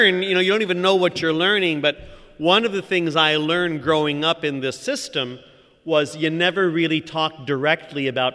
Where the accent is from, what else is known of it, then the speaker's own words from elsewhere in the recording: San Jose, California, United States; born there; I'm 57 years old. I was born in San Jose, California.